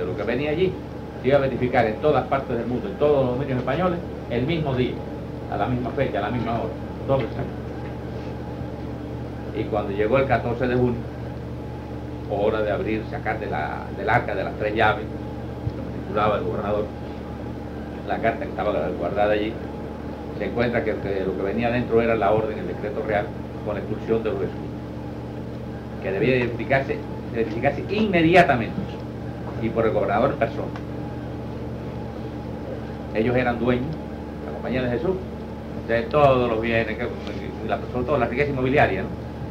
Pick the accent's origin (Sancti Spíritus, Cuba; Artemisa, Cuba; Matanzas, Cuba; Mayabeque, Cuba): Sancti Spíritus, Cuba; Y en Santi Espíritu, mi pueblo, ustedes saben